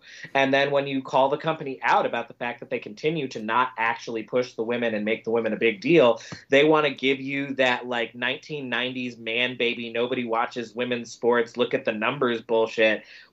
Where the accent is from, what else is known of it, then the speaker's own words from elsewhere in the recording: the Carolinas, United States; And then I'm from the Carolinas.